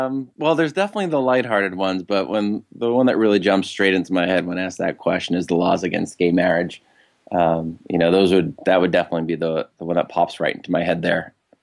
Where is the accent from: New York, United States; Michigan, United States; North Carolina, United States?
New York, United States; accent: New York; also born or lived in Virginia; now in San Francisco, United States; Hey, look, I've taken years, I tell you, trying to get rid of my New York accent. You know, I've gone and lived in Virginia and abroad and just to try and bring it back.